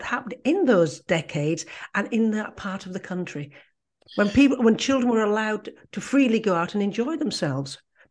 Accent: Yorkshire and the Humber, United Kingdom; I was brought up in Yorkshire, so I can relate to a lot of the background in the stories as well. And obviously, I'm of an age where I can also relate to some of the things the young boys got up to.

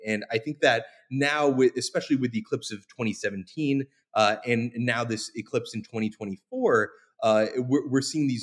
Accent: Florida, United States; And to clarify, yeah, I grew up in Florida, actually, and went to space camp as a kid.

